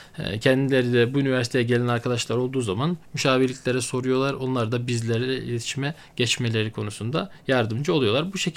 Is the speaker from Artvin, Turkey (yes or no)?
yes; Borçka, Artvin, Turkey; born there; Artvin Borçka ilçesi doğumluyum. Üniversite eğitimimi İstanbul'da aldım.